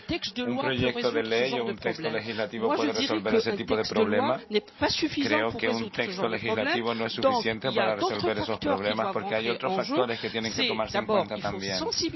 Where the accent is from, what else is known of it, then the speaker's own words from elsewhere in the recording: Mali; Spanish is a second language; Soy de Mali.